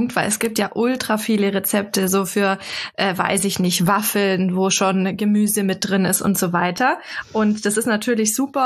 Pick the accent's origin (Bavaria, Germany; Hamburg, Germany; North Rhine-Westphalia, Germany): Bavaria, Germany; bei uns in Bayern